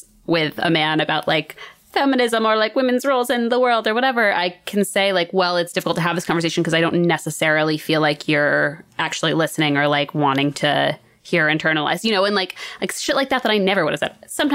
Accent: Northeast, United States; Like, we're from the Northeast.

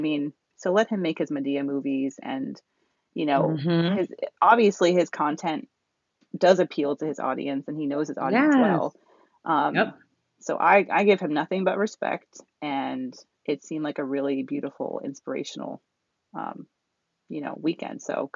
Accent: Atlanta, Georgia, United States; I was just joking about Tyler Perry, but I'm from Atlanta

